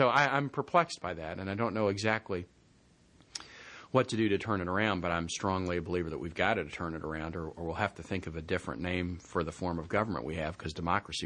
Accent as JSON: {"language": "English", "region": "Midwest", "country": "United States", "tie": "born or raised there", "said": "never thinking when I grew up in the Midwest, never thinking that, you know, I would be living in this place and sort of experiencing all this history more on a daily basis."}